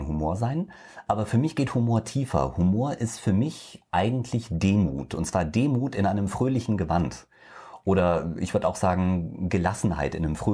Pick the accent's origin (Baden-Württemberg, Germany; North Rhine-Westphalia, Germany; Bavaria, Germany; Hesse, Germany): Hesse, Germany; bei uns in Hessen auf der Kerb. Also ich komme aus Hessen ursprünglich.